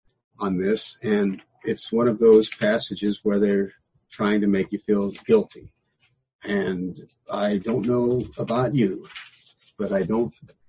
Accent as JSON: {"language": "English", "country": "United States", "tie": "born there", "said": "I wasn't born a Jew. I was born in America."}